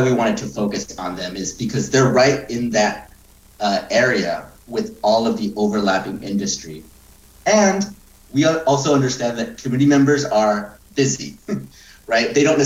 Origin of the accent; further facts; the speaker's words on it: Guadalupe, United States; I grew up here in Guadalupe, and I went to school at the University of Montana.